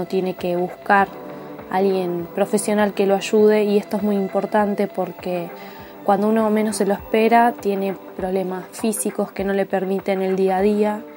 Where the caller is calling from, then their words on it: Ezeiza, Buenos Aires Province, Argentina; soy de Ezeiza, Buenos Aires, Argentina